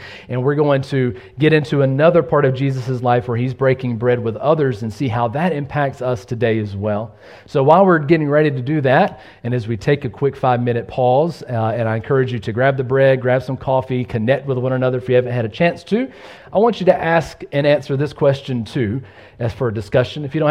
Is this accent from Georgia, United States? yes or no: yes; Georgia, United States; See, I grew up in the South, South Georgia, and we have cornbread